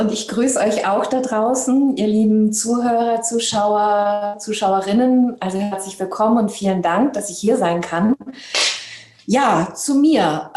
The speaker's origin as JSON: {"language": "German", "town": "Hanau", "region": "Hesse", "country": "Germany", "tie": "born or raised there", "also_born_or_lived": "Libya", "said": "Wir sind damals halt eben auch geflüchtet und ich habe dann meine Jugend und eben auch mein Abitur in Hanau gemacht, in Hessen"}